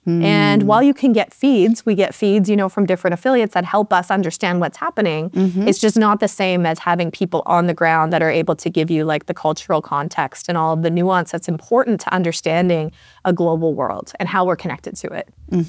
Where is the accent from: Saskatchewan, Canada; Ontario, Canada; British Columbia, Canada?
Saskatchewan, Canada; Like I grew up in the prairies. I grew up in Saskatchewan.